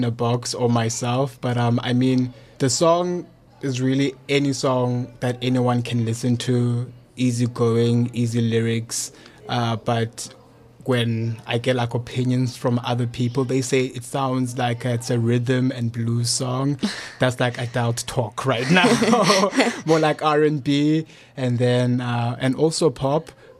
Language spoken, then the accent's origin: English; King William's Town, Eastern Cape, South Africa; born there; I was born in King Williamstown, and actually in Bishop, the capital city of the Eastern Cape. And I went to Bishop Primary School there.